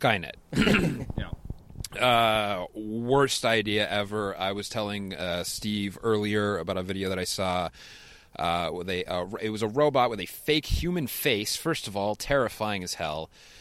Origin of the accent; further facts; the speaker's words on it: Canada; politely because I'm Canadian. I do it very politely.